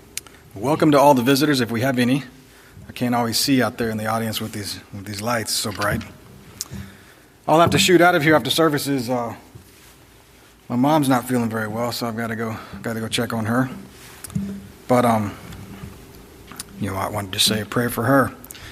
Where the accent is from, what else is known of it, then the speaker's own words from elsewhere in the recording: Texas, United States; I grew up in Texas watching my dad shovel snow in a t-shirt